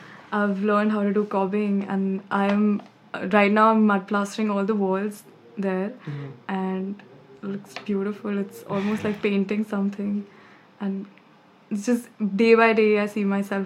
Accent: Dehradun, Uttarakhand, India; I'm from Dehradun.

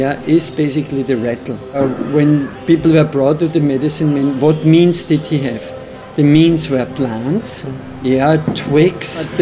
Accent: Austria; born there; English is a second language; moved away; I was born on the Hungarian border, and then I lived for quite some years on the Slovenian border of Austria.

